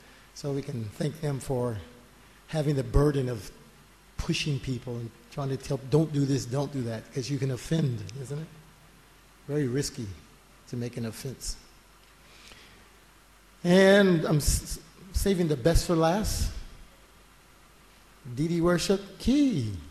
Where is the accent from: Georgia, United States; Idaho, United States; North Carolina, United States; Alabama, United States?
Georgia, United States; Atlanta; I come from Atlanta. When I step foot out of my house, by the time I put my foot in Mayapur, 30 hours of traveling.